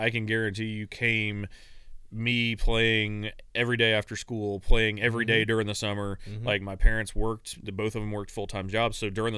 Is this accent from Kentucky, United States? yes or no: no; Maine, United States; So I grew up in Maine, as I mentioned before. And we grew up in a super small, like, area of Maine. We grew up in northern Maine